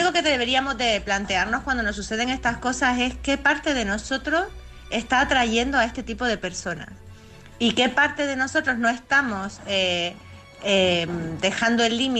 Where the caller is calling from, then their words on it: Las Palmas de Gran Canaria, Canary Islands, Spain; de Gran Canaria, vuestra corresponsal experta en salud mental, emocional y energética